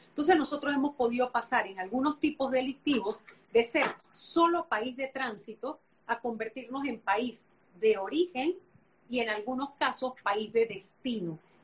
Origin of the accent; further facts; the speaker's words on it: Panama; no solamente somos los 4 millones de habitantes panameños